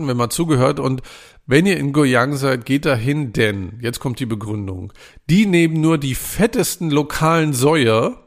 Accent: Germany; Ich als Deutscher mag gerne Kartoffeln, die 30 Minuten gekocht wurden

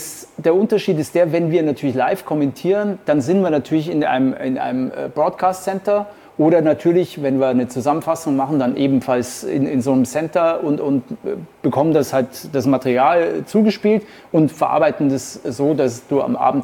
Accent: Munich, Bavaria, Germany; born there; ich bin eigentlich als gebürtiger Münchner, dich zieht es immer erstmal nach Süden

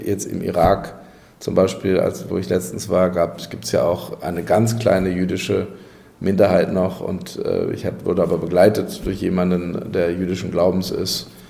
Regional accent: Castrop-Rauxel, North Rhine-Westphalia, Germany; meine Heimatstadt Castrop-Rauxel

